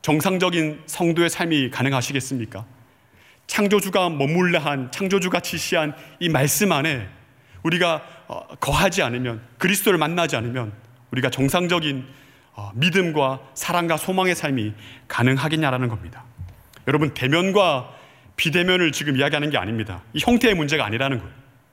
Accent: Geoje, South Gyeongsang, South Korea; 고향이 거제도입니다.

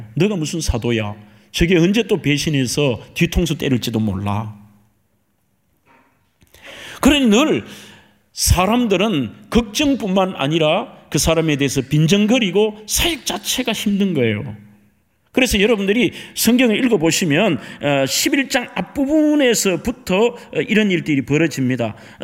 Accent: Andong, North Gyeongsang, South Korea; 저는 경북 안동의 그 보수적인 동네에서 태어났는데 어릴 때 너무너무 가난했어요.

